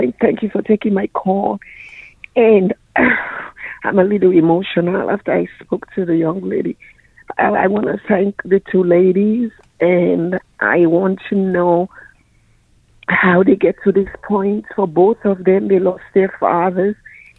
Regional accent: Sierra Leone; I came from Sierra Leone. The Blood Diamond happened and they killed my father.

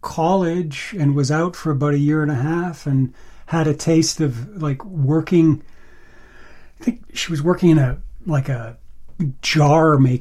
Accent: Montreal, Quebec, Canada; I mean, we grew up in Montreal, which at that time in the late 60s, early 70s, was a very exotic place

